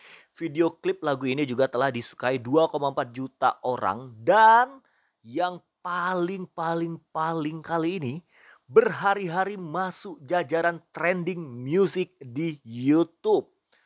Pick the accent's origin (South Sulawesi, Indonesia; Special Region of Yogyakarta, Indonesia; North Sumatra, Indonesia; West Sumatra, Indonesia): North Sumatra, Indonesia; Medan; Ini logat aku udah Jawa kali kan, ya. Aku memang orang Medan ya, aku orang Medan, tapi ketahuilah bahwasanya suku aku Jawa. Aku puja kesuma ya. Jadi medokku udah oke lah ya.